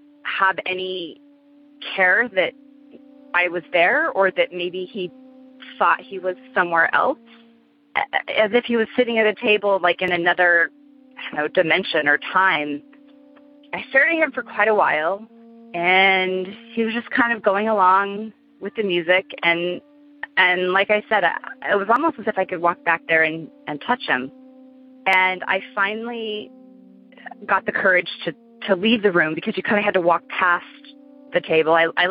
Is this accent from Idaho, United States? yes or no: yes; Idaho Falls, Idaho, United States; now in California, United States; I currently live in California. I have a story from when I was growing up in Idaho Falls, Idaho.